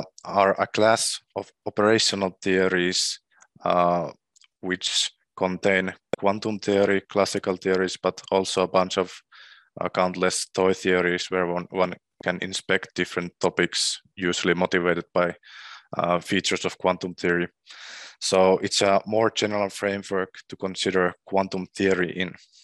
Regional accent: Finland; English is a second language; moved away as an adult; now in Slovakia; So I'm originally from Finland, where I got my PhD from University of Turku just last summer. And now since then, in last fall, I started working as a postdoc at Slovakia at the Research Center for Quantum Information at Slovak Academy

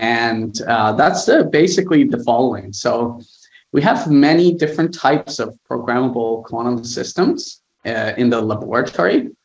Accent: Waterloo, Ontario, Canada; actually I grew up in Waterloo, I have a lot of family in Waterloo.

